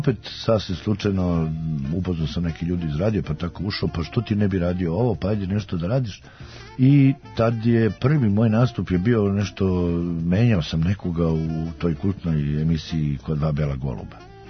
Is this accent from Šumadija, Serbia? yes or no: yes; Kragujevac, Šumadija, Serbia; ja sam Kragujevčanin